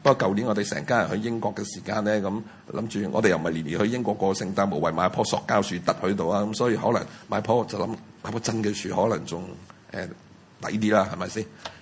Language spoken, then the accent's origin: Cantonese; China; 因为以往我哋中国人传统嘅父亲咧，佢攞钱翻屋企养家吓